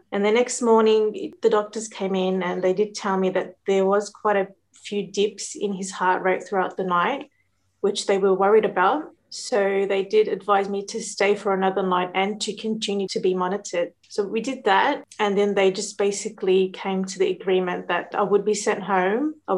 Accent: Lebanon; now in Australia; Lebanon. We're from Lebanon.

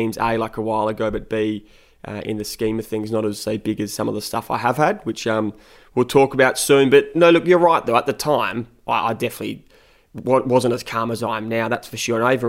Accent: Adelaide, South Australia, Australia; head back to my hometown in Adelaide and crack on with the treatment.

